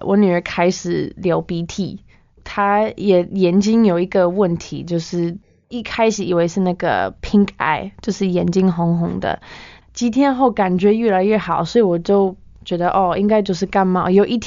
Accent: Canada; Chinese is a second language; moved away as an adult; now in Taiwan; 我从加拿大来的，我8年前来台湾，然后我是在这边当宣教士，来这边1年之后就非常爱台湾，就留在这边。

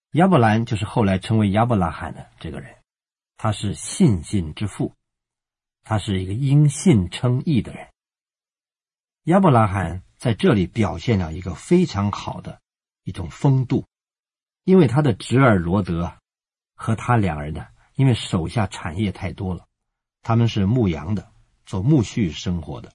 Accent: China; 我们中国人常常讲患得患失

